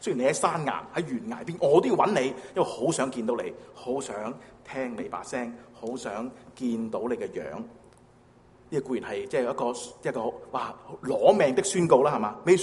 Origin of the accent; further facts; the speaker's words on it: China; 当然我中国人更加明白狐狸精嘛，是吧？